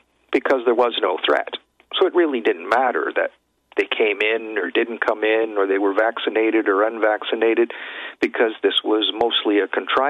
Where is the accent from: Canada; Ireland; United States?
Canada; I'm from Canada.